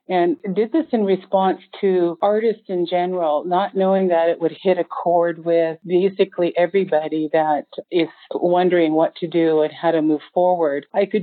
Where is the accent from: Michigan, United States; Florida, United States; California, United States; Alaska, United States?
Alaska, United States; moved away as an adult; now in Canada; I have been an artist for over 40 years. I am from Alaska, born in Heidelberg, Alaska, but have lived in Canada for 40 years.